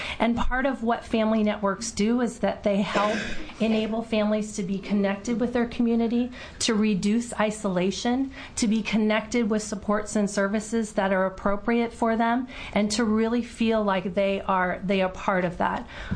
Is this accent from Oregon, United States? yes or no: yes; Oregon, United States; I'm from Southern Oregon.